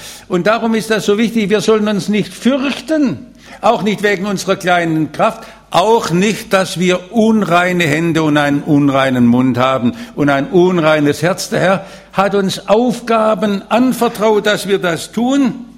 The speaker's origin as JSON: {"language": "German", "town": "Stuttgart", "region": "Baden-Württemberg", "country": "Germany", "said": "Wisst ihr, ich komme ja aus Stuttgart und ihr meint immer, Stuttgart sei eine fromme Stadt."}